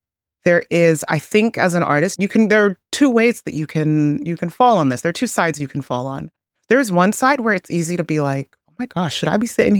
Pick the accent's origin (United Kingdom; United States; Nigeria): Nigeria; because I'm Nigerian